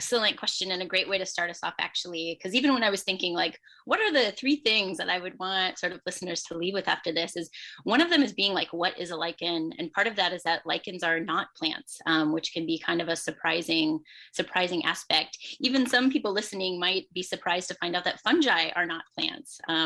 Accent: Iowa, United States; So I grew up in Iowa, so not too far from Wisconsin here.

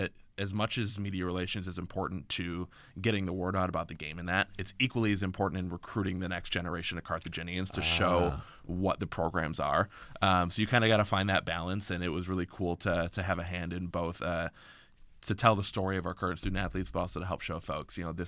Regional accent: Neenah, Wisconsin, United States; also born or lived in Austin, Texas; Yeah, so I grew up in Neenah, Wisconsin, where I spent most of my life. I was born in Austin, Texas, but my family is from Northeast Wisconsin, so grew up there.

